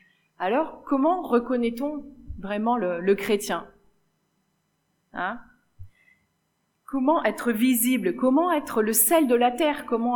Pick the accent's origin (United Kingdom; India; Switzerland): Switzerland; also born or lived in Belgium; je me moque pas des Suisses, je suis Suisse aussi.